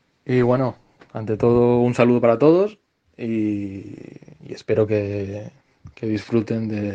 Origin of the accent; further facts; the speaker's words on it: Tenerife, Canary Islands, Spain; also born or lived in Barcelona; nacido en Barcelona, aunque me he criado toda mi vida en Tenerife.